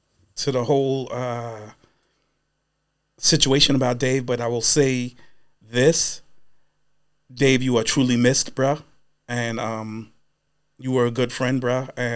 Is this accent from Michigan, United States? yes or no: no; Amityville, New York, United States; The thing is, I'm from Amityville, right?